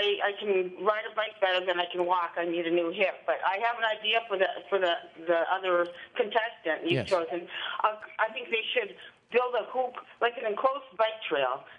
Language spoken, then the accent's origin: English; Marquette, Michigan, United States; now in Brown Deer, United States; Actually, I'm from Marquette, Michigan, but I'm staying in Brown Deer right now.